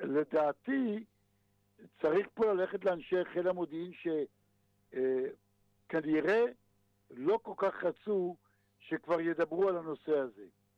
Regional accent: Kvutzat Yavne, Central District, Israel; הוא היה מהקיבוץ שאני גדלתי בו, מקבוצת יבנה

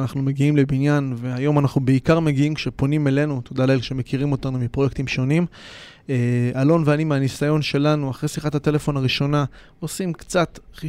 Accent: Ma'ale Shomron, Judea and Samaria Area, Israel; ואלון ואני במקור חברי ילדות גדלנו ביחד בשומרון, במעלה שומרון.

